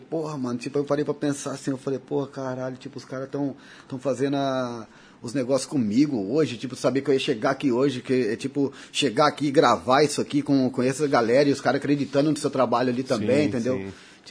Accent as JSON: {"language": "Portuguese", "town": "Dom Aquino", "region": "Mato Grosso", "country": "Brazil", "said": "É do interior, eu sou do interior do Mato Grosso aqui, né? Sou de Dom Aquino."}